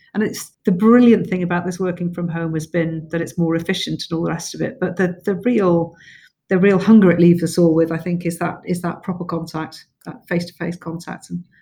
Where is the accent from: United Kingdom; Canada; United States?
United Kingdom; Yorkshire and the Humber; I'm from Yorkshire.